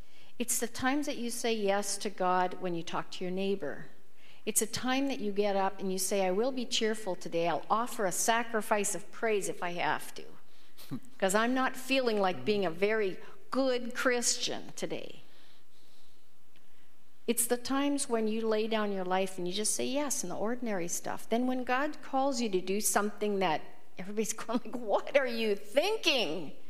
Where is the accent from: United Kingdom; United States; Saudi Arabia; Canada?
Canada; I said, we're Canadian, and we have this question we ask everybody we meet.